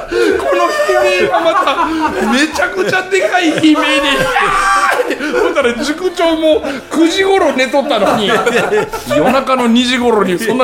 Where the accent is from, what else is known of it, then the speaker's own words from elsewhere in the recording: Mie, Japan; 僕の実家のその三重県の山奥の村へ